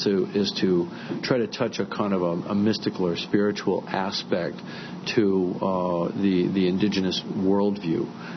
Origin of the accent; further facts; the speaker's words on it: Canada; now in United States; I'm a Canadian citizen, but I live in the U.S. and I pay taxes here